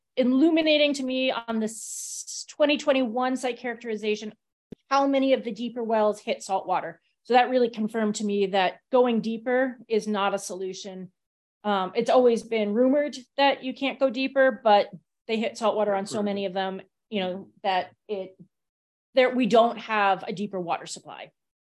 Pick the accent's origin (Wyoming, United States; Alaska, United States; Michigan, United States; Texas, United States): Alaska, United States; King Salmon; I came from King Salmon and they also have contamination, but they have confined aquifers and they have some municipal water.